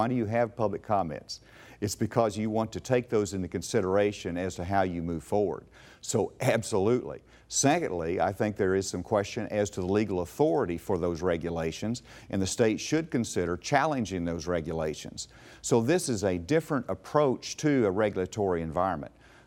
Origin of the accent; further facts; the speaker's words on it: Arkansas, United States; I grew up on the Spavinaw Creek. Drinking out of the stream, and I think we all enjoy that great quality of the state.